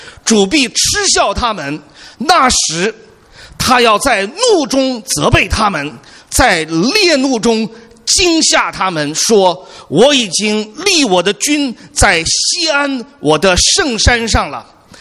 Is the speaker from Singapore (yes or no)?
no; China; 因为我们是从大陆来的